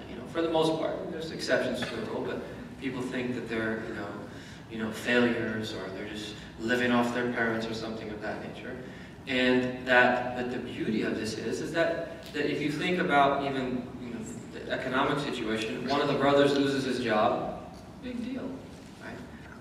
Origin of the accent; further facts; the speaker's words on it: Kansas, United States; when I was growing up in Kansas, we'd be going to grandmother's house, right?